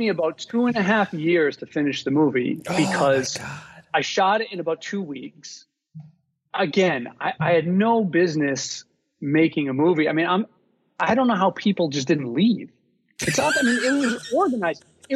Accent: Rhode Island, United States; I mean, I was a kid from Rhode Island, man.

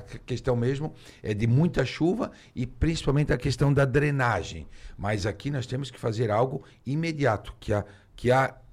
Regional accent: José Boiteux, Santa Catarina, Brazil; born there; Uma, José Boté, onde eu nasci

